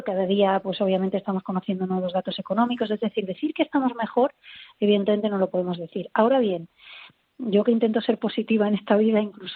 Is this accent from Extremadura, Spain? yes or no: no; Catalonia, Spain; Yo le digo que como catalana constitucionalista